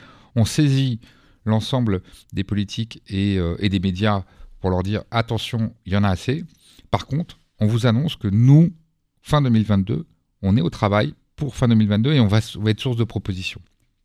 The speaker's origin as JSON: {"language": "French", "town": "Paris", "region": "Île-de-France", "country": "France", "tie": "born or raised there", "said": "je suis né à Paris, j'ai vécu à Paris toujours."}